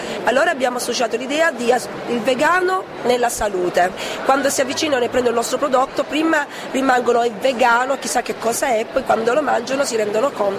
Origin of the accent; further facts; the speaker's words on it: Lecce, Apulia, Italy; Noi siamo di Lecce.